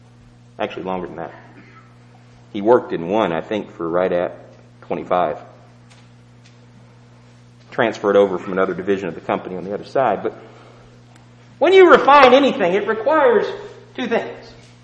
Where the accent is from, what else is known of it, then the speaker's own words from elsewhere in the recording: Houston, Texas, United States; I grew up in Houston, Texas. The one thing that Houston is known for, well, there's three things.